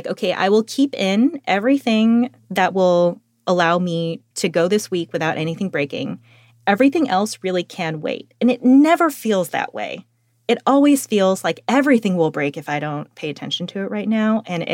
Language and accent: English; San Jose, California, United States; So I grew up in the Cupertino side of San Jose.